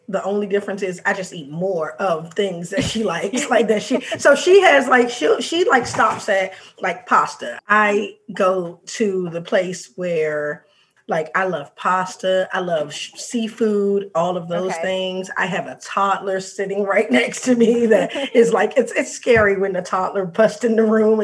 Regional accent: Washington, District of Columbia, United States; I'm from D.C., but I went to A&T, North Carolina A&T.

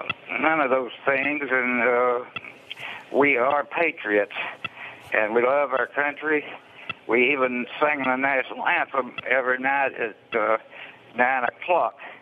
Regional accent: Alabama, United States; Well, my family aren't able to come up here. Like you said, I'm from Alabama, and It's a long way

